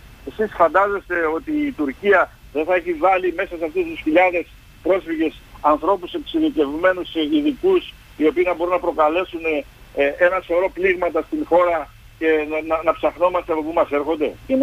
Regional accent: Megali Vrysi, Greece; born there; Έχω γεννηθεί στη μεγάλη βρύση.

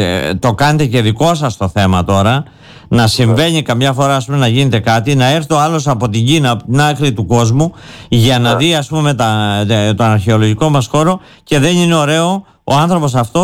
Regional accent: Heraklion, Crete, Greece; επειδή είμαστε Ηρακλειώτες, περνούμε καθημερινά από εκεί.

